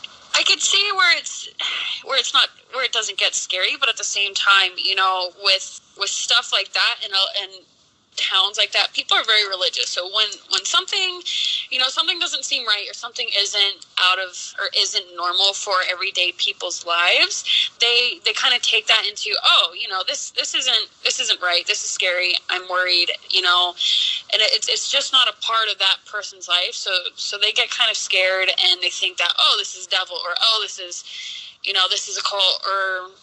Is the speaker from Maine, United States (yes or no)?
no; Oceanside, California, United States; I am from Oceanside, California.